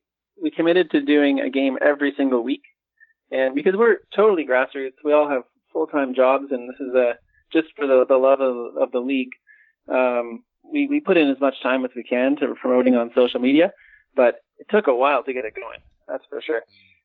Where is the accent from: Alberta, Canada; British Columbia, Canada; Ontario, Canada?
Ontario, Canada; Hamilton; now in Toronto, Canada; over the years living in this city, I'm from Hamilton myself, a big Ticats fan.